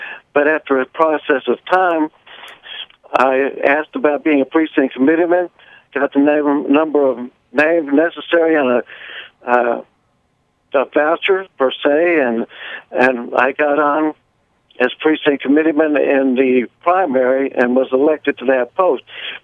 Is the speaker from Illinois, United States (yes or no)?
yes; East Marion, Illinois, United States; I'm from East Marion. I live here on Route 166. I am a retired carpenter contractor for a number of years here in Williamson County